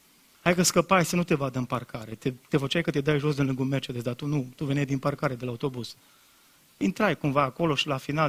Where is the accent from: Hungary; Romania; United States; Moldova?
Romania; Brădet; nu m-am prezentat că-s din Brădet, că mi-era rușine că-s țăran.